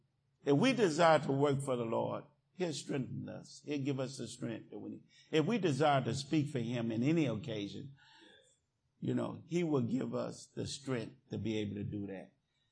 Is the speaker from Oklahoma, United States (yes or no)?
yes; Oklahoma, United States; also born or lived in Denver / Tennessee / Colorado / North Carolina; I was raised in Oklahoma. But I went, the service took me all over to Denver and Tennessee and Colorado and North Carolina and all these places.